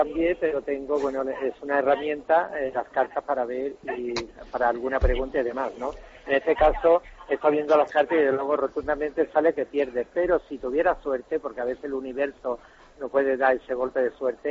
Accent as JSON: {"language": "Spanish", "town": "Cádiz", "region": "Andalusia", "country": "Spain", "said": "Sabes que yo soy de Cádiz."}